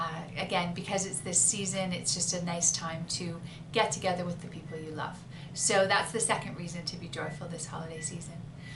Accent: Canada; I am Canadian

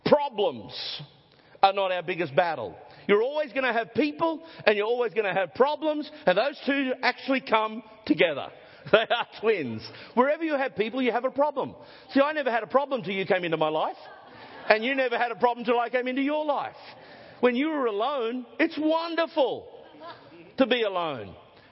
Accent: Gladstone, Queensland, Australia; I grew up in Gladstone, a little community, 20,000 people. Everybody played sport. Everybody knew everybody.

